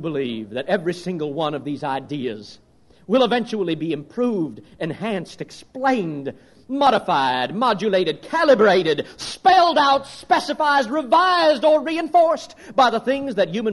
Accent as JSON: {"language": "English", "country": "United States", "said": "Only I'm an American, preaching to Americans."}